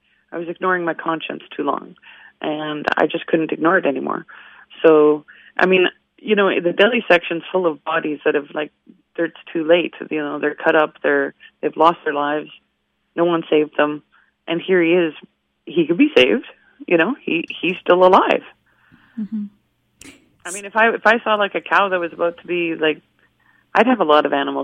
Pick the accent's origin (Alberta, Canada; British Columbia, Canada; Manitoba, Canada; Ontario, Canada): Manitoba, Canada; Winnipeg; So we found a location in Winnipeg, my hometown, and we drove the 6 hours to take him there.